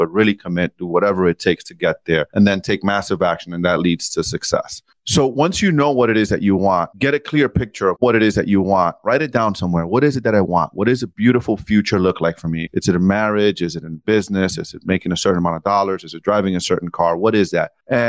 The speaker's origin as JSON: {"language": "English", "country": "Dominican Republic", "tie": "born or raised there", "lives_now": "United States", "said": "As a child, I grew up in the Dominican Republic, right? So I was born here in the United States. My mom came pregnant with me here to the US. And then she sent me back home to the Dominican Republic"}